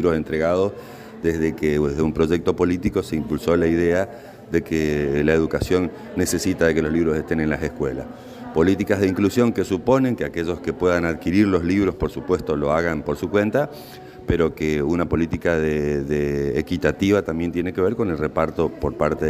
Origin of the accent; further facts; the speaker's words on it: Argentina; una alegría como argentino